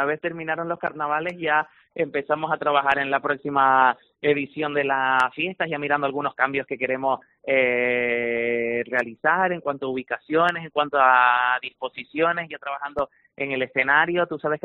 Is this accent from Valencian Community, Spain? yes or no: no; Canary Islands, Spain; el día no solo en el que sabemos que somos canarios, sino que nos sentimos más canarios que nunca